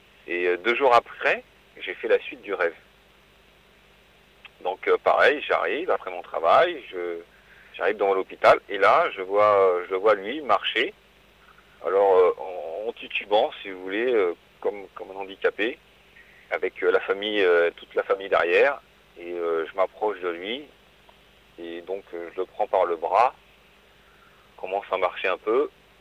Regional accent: Paris, Île-de-France, France; Il habite à Strasbourg, je suis de Paris.

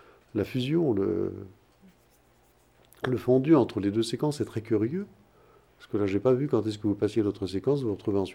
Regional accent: Pérouges, Auvergne-Rhône-Alpes, France; moi je suis de Pérouge. Je suis à côté de Lyon.

